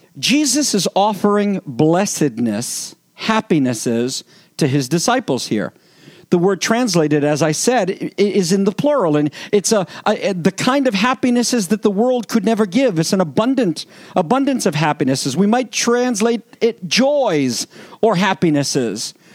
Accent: Woonsocket, Rhode Island, United States; born there; I was born in the Woonsocket Hospital, the baby delivery factory for our area.

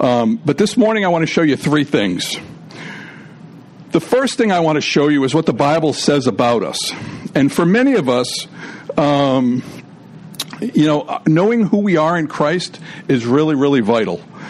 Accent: Pawtucket, Rhode Island, United States; I'm from Pawtucket. Please don't boo.

